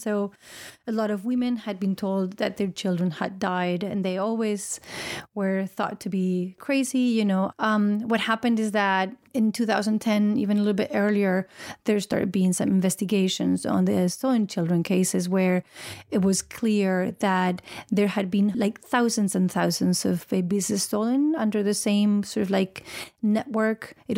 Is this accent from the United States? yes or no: no; Madrid, Community of Madrid, Spain; I grew up in Madrid.